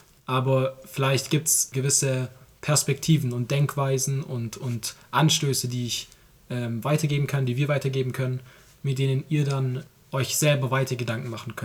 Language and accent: German; Baden-Württemberg, Germany; falls man es ein bisschen aus meiner Sprache raushört, ich komme aus dem Schwabenland. Ich bin 19 Jahre alt